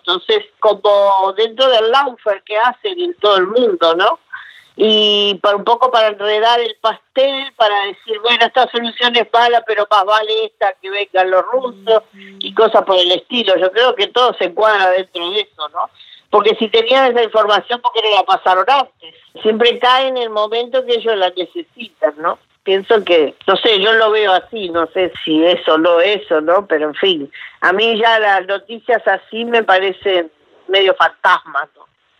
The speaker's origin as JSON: {"language": "Spanish", "country": "Uruguay", "said": "Claro que yo hablé como uruguaya"}